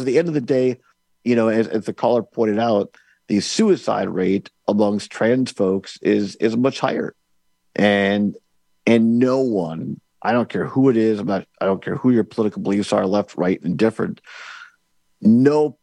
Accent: Richland Center, Wisconsin, United States; We're out here in Richland Center today, my hometown.

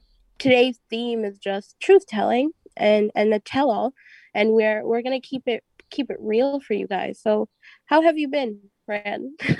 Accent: United States; I'm the first on my feet, you know, as like I'm American too, I promise.

